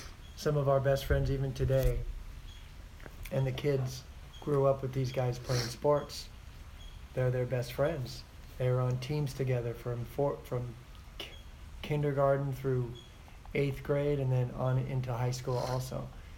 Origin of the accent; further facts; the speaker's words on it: Fountain Valley, California, United States; very important extended family type stuff that we grew up with in Fountain Valley.